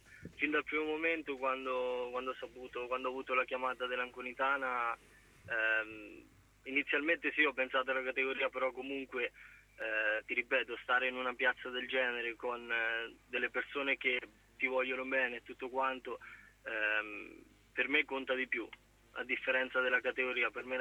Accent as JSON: {"language": "Italian", "town": "Corridonia", "region": "Marche", "country": "Italy", "said": "io sono di Corridonia, Daniele, in provincia di Macerata."}